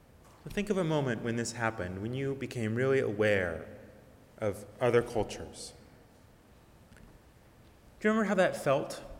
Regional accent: Seattle, Washington, United States; I grew up in the Seattle area, and our Unitarian Universalist youth conferences that I always attended

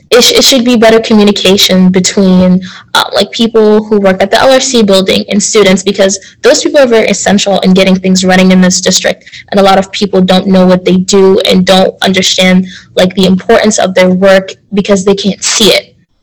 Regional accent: Sudan; get girls in my home country of Sudan, get them education

